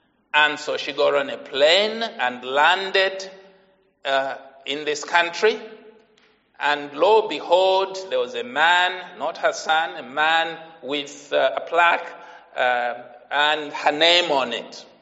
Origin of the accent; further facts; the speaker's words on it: Zambia; now in United Kingdom; I come from Zambia in Africa. And on Wednesday, I am going to be 70 years old.